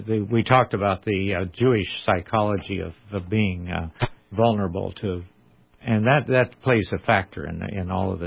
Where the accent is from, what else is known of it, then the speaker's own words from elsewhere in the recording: Vancouver, British Columbia, Canada; I'm from Vancouver. I'm a retired Presbyterian minister